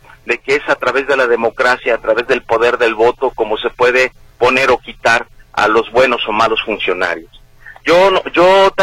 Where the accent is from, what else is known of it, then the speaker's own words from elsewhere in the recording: Jalisco, Mexico; como militante de Morena, como jalisciense, como mexicano, como empresario